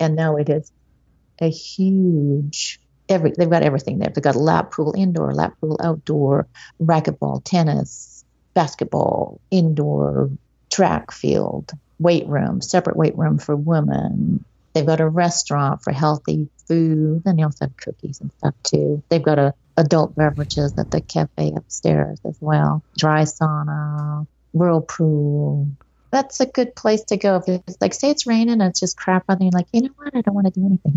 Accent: Calgary, Alberta, Canada; No, I'm from Calgary, Canada.

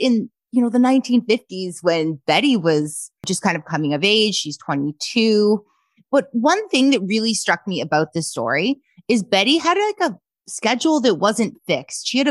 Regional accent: British Columbia, Canada; I'm from the Okanagan. So I grew up in the Okanagan. Okay. So it's small as well.

